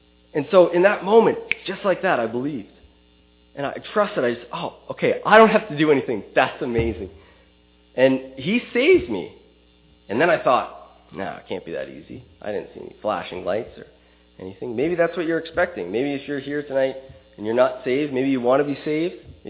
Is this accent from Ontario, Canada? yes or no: no; Halifax, Nova Scotia, Canada; I'm from Halifax, Nova Scotia.